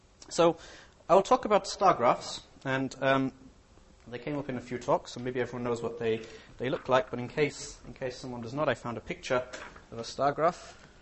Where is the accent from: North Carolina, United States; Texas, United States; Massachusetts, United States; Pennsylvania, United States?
Texas, United States; I'm from Texas, but I'm not going to talk about vacuum energy.